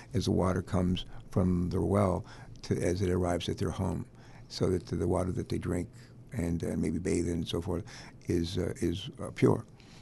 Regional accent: California, United States; now in Delaware, United States; I came all the way from California, across the country.

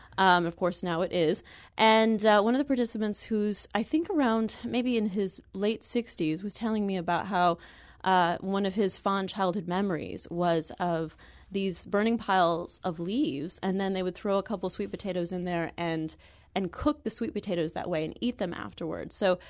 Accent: St. Louis, Missouri, United States; Even though I'm from St. Louis, I still don't know so many different corners of the city.

